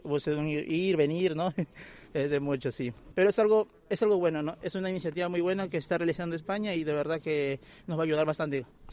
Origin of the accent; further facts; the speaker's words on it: Peru; now in Spain; Yo soy de Perú. Uh-huh. De Perú soy, sí.